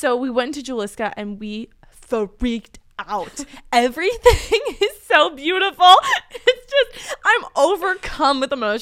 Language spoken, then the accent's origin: English; Cleveland, Ohio, United States; oh yeah, like we're from Cleveland. Like, so it's not that chilly for us.